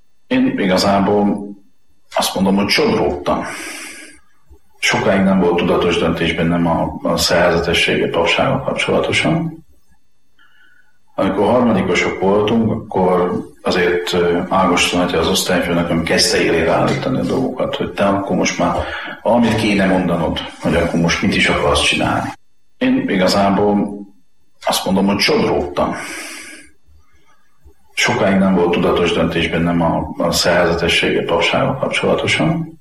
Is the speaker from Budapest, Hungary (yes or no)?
no; Zalaudvarnok, Zala, Hungary; Szülővárosom Zalaszengló, mert csak ott volt szülőotthon, de én Zalaudvarnakon nőttem föl, és azt a helyet tartom szülőfalumnak.